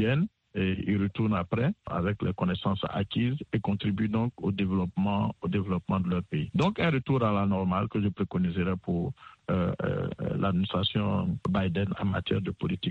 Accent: Côte d’Ivoire; moved away as an adult; now in United States; Moi-même qui vous parle, j'ai bénéficié aussi de cette opportunité. Quand j'ai quitté la Côte d'Ivoire en 2005, c'était pour venir faire des études ici aux États-Unis.

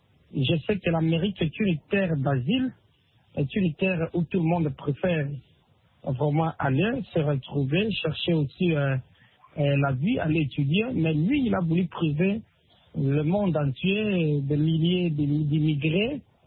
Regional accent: DR Congo; Et en tant que Congolais, j'attends aussi que dans mon pays, la diplomatie de mon pays

